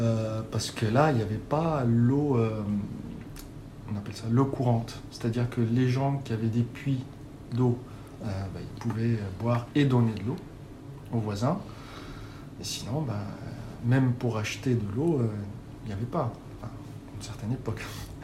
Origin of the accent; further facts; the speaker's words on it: Morocco; moved away as an adult; now in France; j'ai grandi au Maroc jusqu'à l'âge de 18 ans. Et après, je suis venu en France. J'ai fait mes études ici